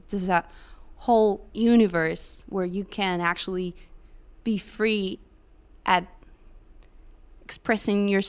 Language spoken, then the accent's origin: English; Veracruz, Mexico; Yes, I'm from Veracruz.